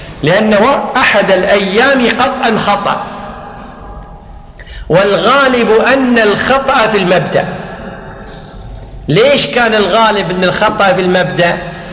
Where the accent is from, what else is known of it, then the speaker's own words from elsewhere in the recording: Kuwait; حنا عندنا بالكويت في هيئة